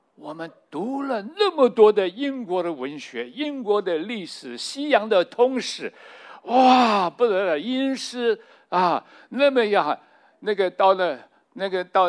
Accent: Taiwan; 我马上的说，哎，我是台湾来的

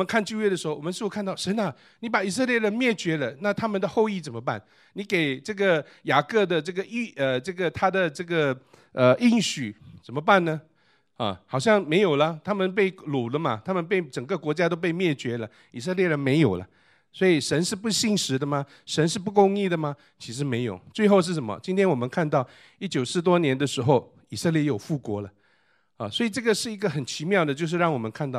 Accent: China; 我们中国人讲说温饱思淫欲哈，就是太吃得太饱了、穿得太暖了

